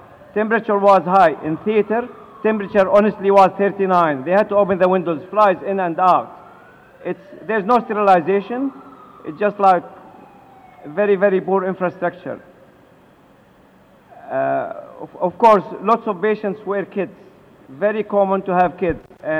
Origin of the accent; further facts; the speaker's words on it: Sydney, New South Wales, Australia; Oh, we're coming from Australia. Oh, where's that? We haven't heard of you. Come on, we are from Sydney. Australia is a big country.